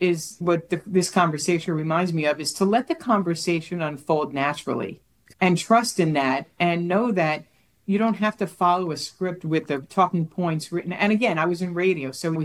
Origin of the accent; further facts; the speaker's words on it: New Jersey, United States; And it's just hard because if you listen to me here, I talk really fast. I'm from New Jersey.